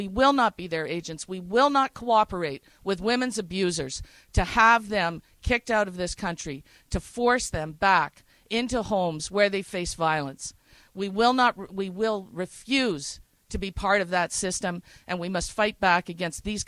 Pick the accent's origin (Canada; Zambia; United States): Canada; These are not women who are threatening me as a Canadian citizen.